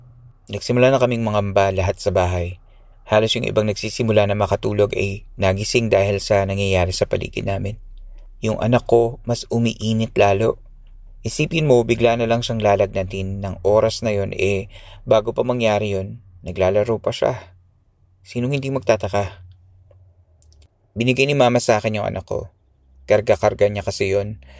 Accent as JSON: {"language": "Tagalog", "region": "Eastern Visayas", "country": "Philippines", "tie": "born or raised there", "said": "Ang probinsya ko ay somewhere in Eastern Samar. Hindi ko nalang babanggitin yung mismong lugar. Maliit na probinsya lang siya"}